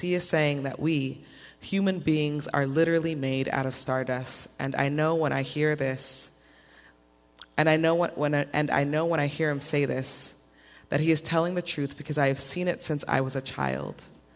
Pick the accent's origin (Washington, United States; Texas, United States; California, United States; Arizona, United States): California, United States; Los Angeles; My hometown, LA all day.